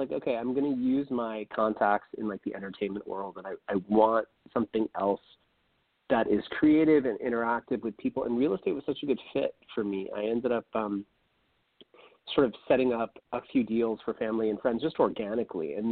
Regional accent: San Francisco, California, United States; growing up in San Francisco was probably one of the best things that I could have hoped for. You know, San Francisco is such an accepting place, and there's a space there literally for everybody

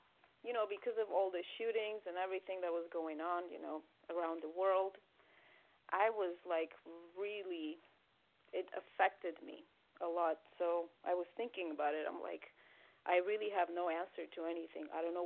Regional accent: Armenia; Well, I grew up in Armenia, actually

